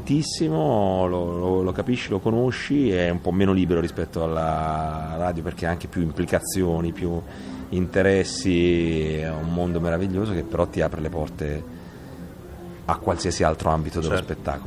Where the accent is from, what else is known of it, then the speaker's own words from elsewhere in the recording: Cerignola, Apulia, Italy; born there; una piccola radio di paese a Cerignola, da dove sono nato io, in provincia di Foggia, in Puglia.